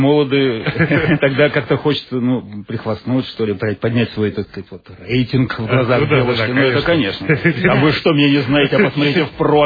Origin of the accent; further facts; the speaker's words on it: Solikamsk, Perm Krai, Russia; born there; also born or lived in Baranovichi, Belarus; Родился я в Соликамске, в семье офицера. Ну и потом, как полагается, бросал нас по всему нашему союзу, по бескрайнему. Ну и забросил в Барановичи.